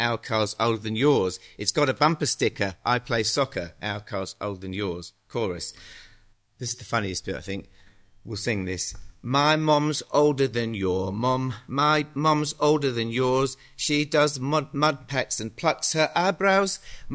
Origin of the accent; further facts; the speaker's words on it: England, United Kingdom; The background to this is that, as you probably know, I grew up in England.